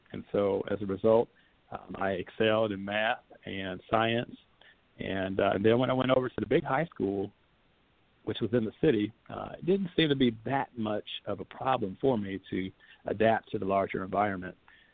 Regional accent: Indianapolis, Indiana, United States; growing up in Indianapolis, my father was a mechanic

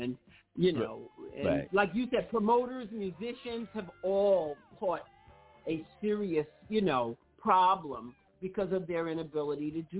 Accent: New York, United States; We're the only two running around with masks on our faces because we're from New York, man

